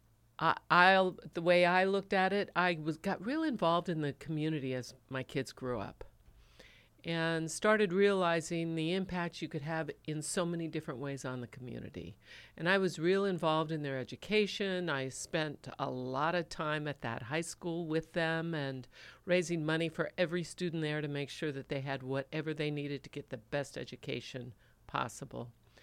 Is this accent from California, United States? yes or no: yes; California, United States; I've been here since 1977. So I've been here 40 years. And even as a kid, we would come. I'm from the San Fernando Valley originally.